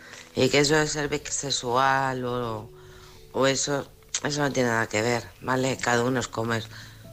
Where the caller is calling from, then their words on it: Alcorcón, Community of Madrid, Spain; de Alcorcón.